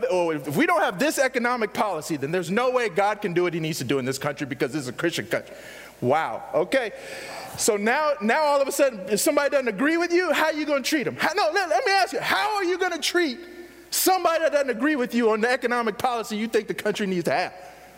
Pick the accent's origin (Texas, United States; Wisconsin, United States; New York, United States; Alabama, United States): Texas, United States; or my maleness, or the fact that I grew up in Texas